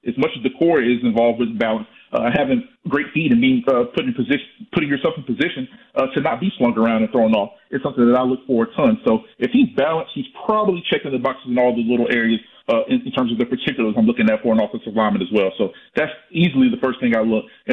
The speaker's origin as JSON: {"language": "English", "region": "Alabama", "country": "United States", "tie": "born or raised there", "said": "You know, I go down there. It's in my hometown, so I cover that every year."}